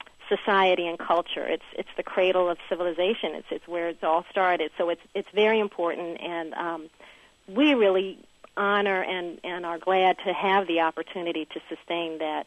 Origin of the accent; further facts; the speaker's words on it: the South, United States; I'm from the American South, and I have always incorporated my experiences there with my children